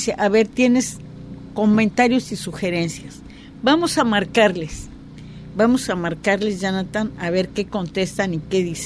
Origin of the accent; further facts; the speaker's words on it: Nayarit, Mexico; Pero si soy de Nayarit, si mis placas son de Nayarit.